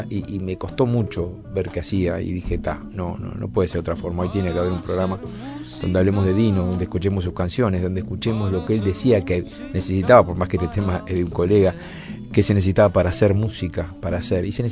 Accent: Uruguay; lo que somos los uruguayos

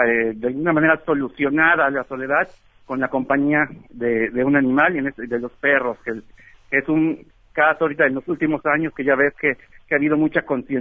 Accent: Mérida, Yucatán, Mexico; al regresar a mi tierra, a Mérida, Yucatán, pues me vi en la necesidad de ya de ejercer ese conocimiento de otra manera

